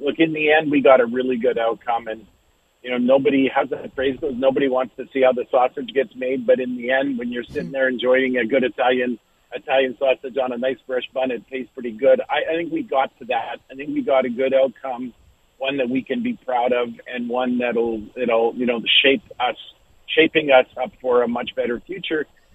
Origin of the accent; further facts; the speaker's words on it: Winnipeg, Manitoba, Canada; I grew up in Winnipeg